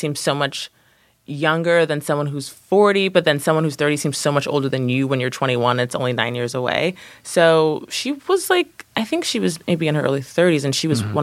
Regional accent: East Coast, United States; moved away; I have a question about that because I'm from the East Coast, and when I saw that episode originally, I was like, I don't know what Shakey's is. And now that I've moved out here, I see Shakey's.

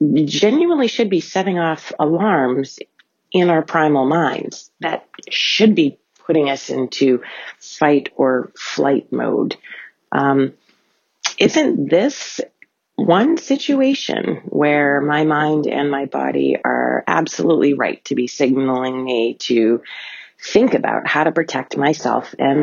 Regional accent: Maine, United States; I'm from Maine.

